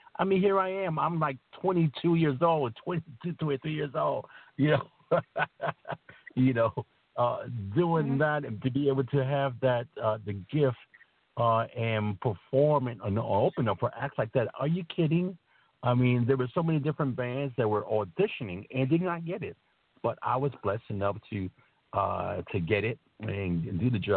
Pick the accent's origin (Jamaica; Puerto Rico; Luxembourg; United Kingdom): Puerto Rico; Santurce; born there; also born or lived in Bronx, United States / New Haven, United States; I was born in Santurce, Puerto Rico, and then I went to the Bronx, New York, like a lot of Latinos, Puerto Ricans, Latinos do. From the Bronx, New York, I went over to New Haven, Connecticut, where I stayed close to about 30 years.